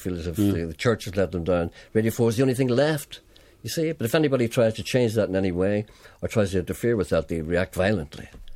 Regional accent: Ireland; But I said, well, I'm Irish.

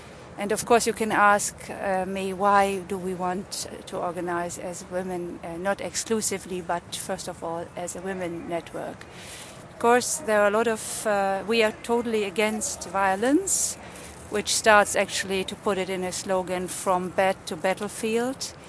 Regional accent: Germany; now in Oslo, Norway; I'm originally from Germany, currently living in Oslo, Norway.

